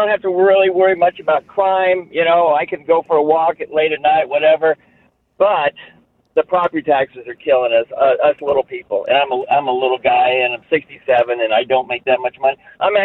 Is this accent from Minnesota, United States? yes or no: no; Prairie Village, Kansas, United States; I grew up in Prairie Village. My parents passed away, and I had an empty house sitting in Prairie Village, so I moved back into my old house